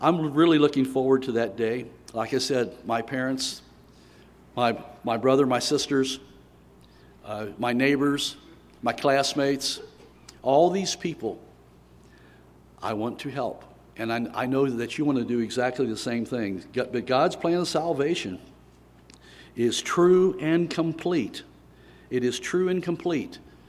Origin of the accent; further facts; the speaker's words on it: Bridgetown, Ohio, United States; This is where I'm from. I was born over in Bridgetown on a farm over there, and went to high school in North Bend at Taylor High School.